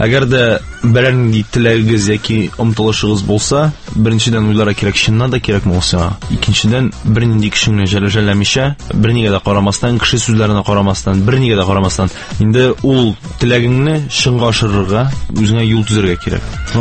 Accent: Kazan, Tatarstan, Russia; born there; Әй, мен туған Қазанда тудым.

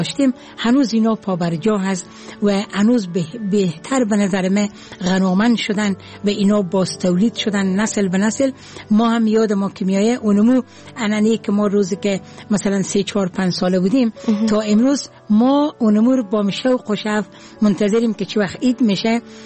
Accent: Herat, Afghanistan; now in Kabul, Afghanistan

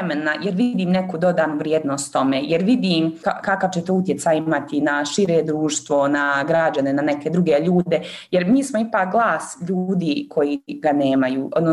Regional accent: Bosnia & Herzegovina; u Evropskom parlamentu sam se zaposlila kao Bosanka i Hercegovka

